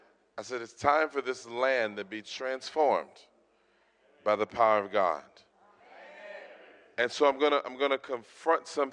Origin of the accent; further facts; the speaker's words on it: United States; I'm from America, so we tend to be a little bit on the louder side.